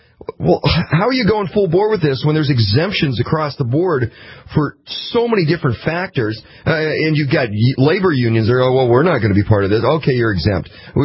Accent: Grand Forks, North Dakota, United States; And growing up around Grand Forks, there was one cop, we called him Officer One Eye.

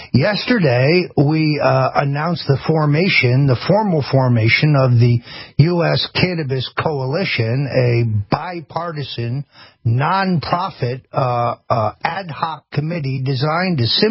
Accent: Connecticut, United States; I'm going to start with Dave from my home state of Connecticut, the Nutmeg State.

